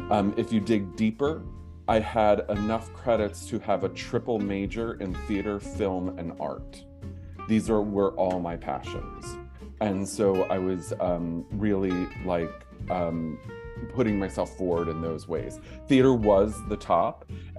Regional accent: Pennsylvania, United States; also born or lived in Seattle; And then I came back to Pennsylvania, which is my hometown.

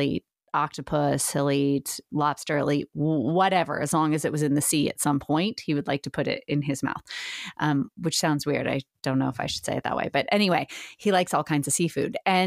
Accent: Indiana, United States; moved away; I'm from Indiana originally, and we're landlocked, obviously, and seafood's not a huge part of our diet there. So I'm new-ish to seafood when I moved to the East Coast and then out here.

